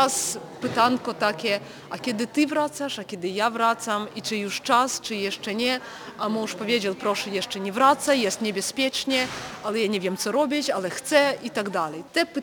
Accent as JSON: {"language": "Polish", "region": "Kyiv", "country": "Ukraine", "moved": "as an adult", "lives_now": "Gdynia, Poland", "said": "Jestem z Kijowa i już prawie 7 lat mieszkam w Gdyni. Przyjechałam przez to, że mój mąż odnalazł tu pracę w IT branży"}